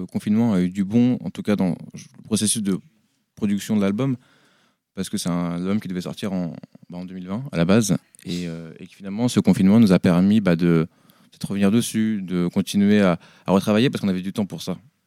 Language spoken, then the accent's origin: French; Perros-Guirec, Brittany, France; Parce que j'ai grandi à Perros-Guirec.